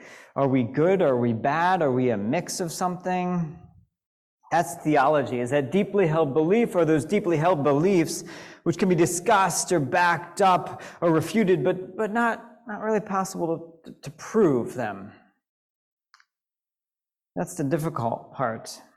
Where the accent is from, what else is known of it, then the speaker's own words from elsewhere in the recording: South West England, United Kingdom; I'm ordained Unitarian Universalist minister, and I grew up in Unitarian Universalism, actually mainline, so not that far away, in Devon.